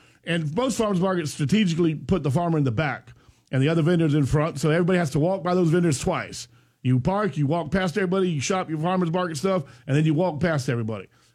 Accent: Pahokee, Florida, United States; Well, I grew up in Pahokee.

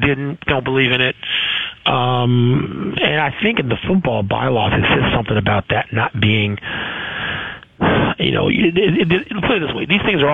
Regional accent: Chicago, Illinois, United States; Look, I grew up in Chicago. We don't know anything about quarterbacks.

